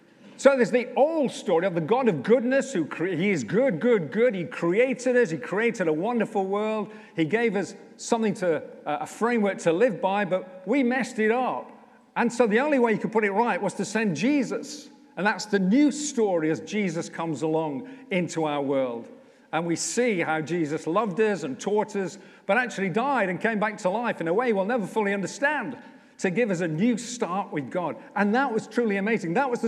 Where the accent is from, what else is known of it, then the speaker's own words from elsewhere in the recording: Sheffield, Yorkshire and the Humber, United Kingdom; I was a pagan. I was a lad from Sheffield. I wouldn't read the Bible.